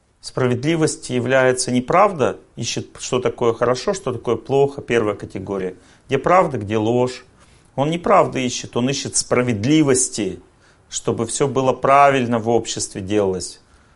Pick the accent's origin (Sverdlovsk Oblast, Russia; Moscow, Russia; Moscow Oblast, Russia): Sverdlovsk Oblast, Russia; Serov; born there; я когда был маленьким, я родился в Серове, здесь недалеко, несколько сот километров.